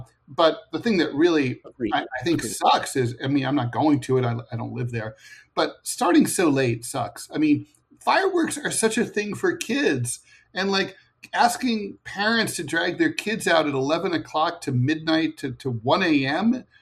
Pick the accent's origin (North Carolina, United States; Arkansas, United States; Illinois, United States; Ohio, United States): Ohio, United States; Ohio, my home state, is getting fucking fried by the massive heat dome across the United States.